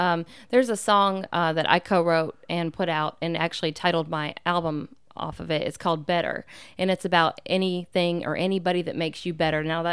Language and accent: English; Columbia, Tennessee, United States; I'm born and raised in the Mule Town capital of the world, Columbia, Tennessee.